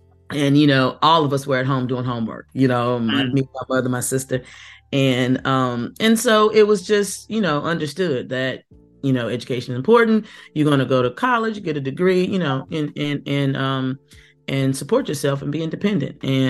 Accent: Norman, Oklahoma, United States; also born or lived in Muskogee, United States; I was born in Muskogee, Oklahoma. We moved to Norman, Oklahoma when I was in middle school. And so that's where I primarily grew up, in Norman.

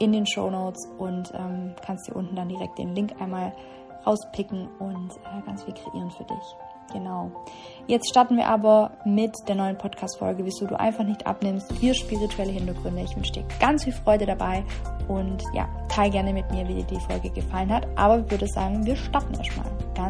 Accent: Ilshofen, Baden-Württemberg, Germany; Der Self-Love-Day wird in Ilshofen stattfinden, in meinem Heimatort in der Nähe von Schwäbisch Hall.

